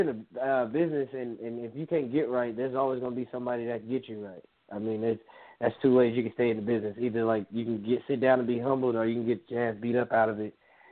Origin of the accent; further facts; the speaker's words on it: Kerrville, Texas, United States; now in San Antonio, United States; I'm calling from San Antonio, Texas. That's I like to call this my second home. I'm originally from Kerrville, Texas, an hour away from here.